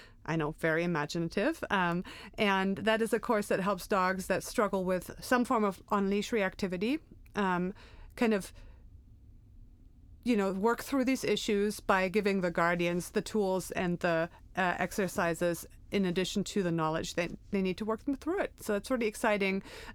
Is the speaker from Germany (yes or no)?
yes; Germany; first language German; English is a second language; now in Portland, United States; But yeah, I am from Germany. I've been in the States for 15 years